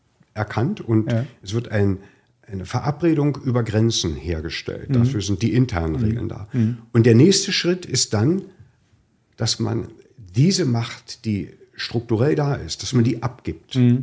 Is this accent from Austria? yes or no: no; East Germany, Germany; Aber ich bin in der DDR aufgewachsen